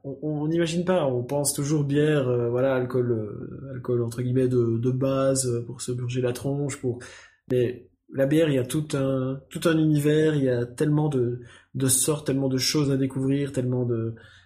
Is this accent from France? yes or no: no; Belgium; born there; Bah, je suis né en Belgique, je vis en Belgique